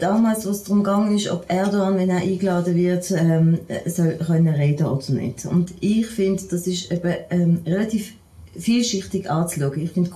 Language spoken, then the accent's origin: German; Switzerland; Als Schweizerin kenne ich das natürlich anders.